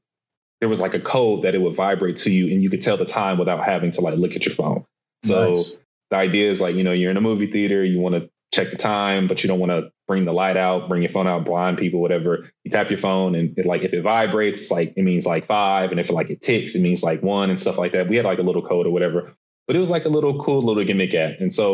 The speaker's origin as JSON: {"language": "English", "town": "Columbus", "region": "Ohio", "country": "United States", "tie": "born or raised there", "said": "Born and raised in Columbus, Ohio. They pretty much had me in the church like my whole life."}